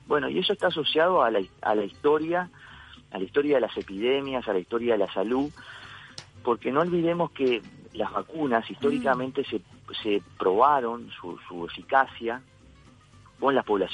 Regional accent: Uruguay; están muy asociados a nuestras emociones y a nuestra afectividad, digamos, como sociedad, como uruguayos

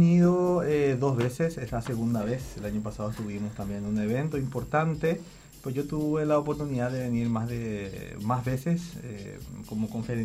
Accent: Carapeguá, Paraguarí, Paraguay; en mi pueblo, donde crecí, en Carapeguá, se llama 83 kilómetros de Asunción, la capital del Paraguay.

